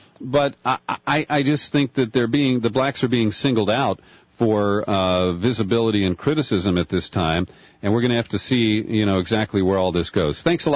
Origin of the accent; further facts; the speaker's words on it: Cincinnati, Ohio, United States; my very first job in radio was at WAKW, a religious station in my hometown of Cincinnati.